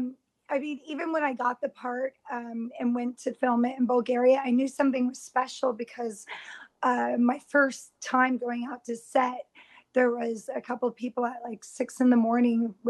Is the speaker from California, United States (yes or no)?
yes; California, United States; I'm from California, so I never actually got to see seasons change.